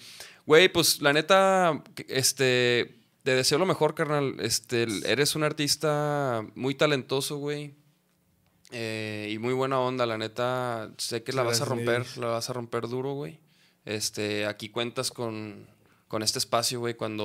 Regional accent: Chihuahua, Mexico; yo, por ejemplo, soy de Chihuahua

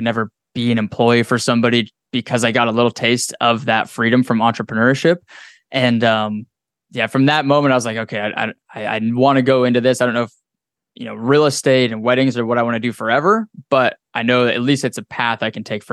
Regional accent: Wyoming, United States; it was actually a friend of mine that I grew up with in Wyoming.

